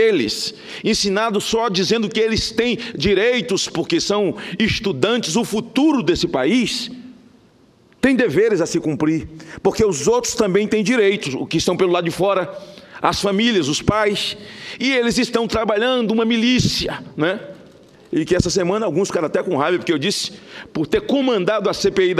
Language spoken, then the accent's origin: Portuguese; Northeast Region, Brazil; eu vim do Nordeste e entrei.